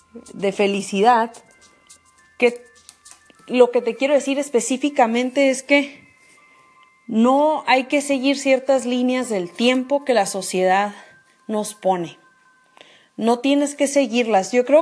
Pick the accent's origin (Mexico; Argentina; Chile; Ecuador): Mexico; México es un país norteamericano que es de donde yo soy